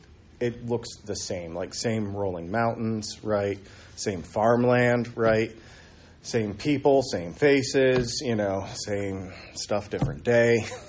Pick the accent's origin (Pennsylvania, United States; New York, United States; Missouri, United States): Pennsylvania, United States; Du Bois; or where I grew up in Du Bois, Pennsylvania, the solution's the same for alcoholism, right?